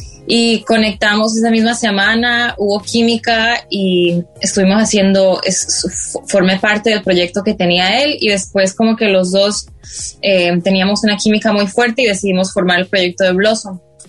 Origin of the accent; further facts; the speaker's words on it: New York, United States; born there; yo nací en Nueva York y mis raíces son bolivianas y Carlos es colombiano. Los dos nos conocimos en Nueva York. Entonces yo crecí con mucho pop de los 90.